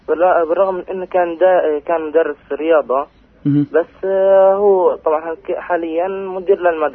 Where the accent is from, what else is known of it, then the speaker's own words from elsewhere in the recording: Ramallah, Ramallah and al-Bireh Governorate, Palestine; أنا منطقة رام الله